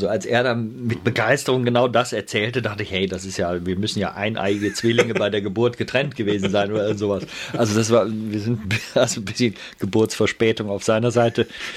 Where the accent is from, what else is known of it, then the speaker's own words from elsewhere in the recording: Sankt Augustin, North Rhine-Westphalia, Germany; accent: Rhenish; also born or lived in Bonn; Und dann bin ich in St. Augustin-Menden aufgewachsen, zur Schule gegangen, habe in Köln Meteorologie studiert.